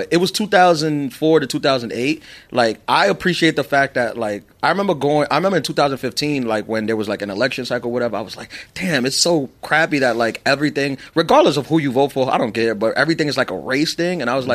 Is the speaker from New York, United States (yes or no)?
yes; New York, United States; And I, like I said, I'm from New York. I went to school in Long Island, SUNY Old Westbury.